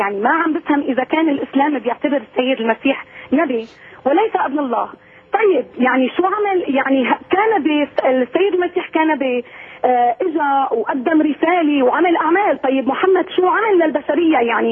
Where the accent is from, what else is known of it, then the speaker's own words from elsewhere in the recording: Syria; نحن روم أرثوذكس من سوريا، عنا بيعمدوا الأولاد كلياتهم هني وصغار، طبعا الأغلبية طبعا. يعني حتى أنا تعمدت أنا وصغيري